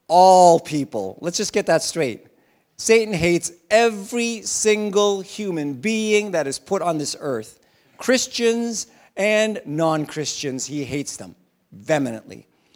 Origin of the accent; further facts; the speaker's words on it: Philippines; I'm Filipino, and it's not Filipinos.